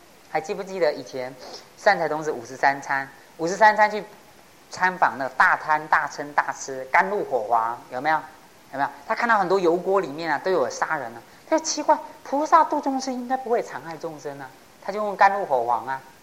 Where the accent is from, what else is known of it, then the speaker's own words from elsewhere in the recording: China; 我们中国人喜欢用百、用千、用亿，代表无量无边。